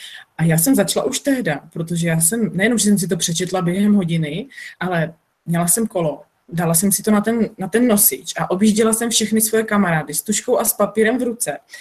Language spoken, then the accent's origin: Czech; Ostrava, Moravian-Silesian Region, Czechia; accent: Ostrava; Dopředu se všem omlouvám za svůj ostravský přízvuk, ale natahovat nebudu. Tak, my Ostraváci mluvíme krátce, ale spisovně.